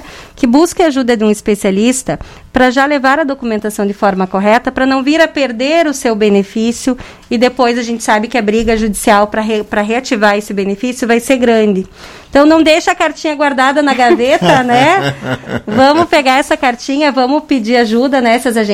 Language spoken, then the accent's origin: Portuguese; Passo Fundo, Rio Grande do Sul, Brazil; Sim, somos de Passo Fundo.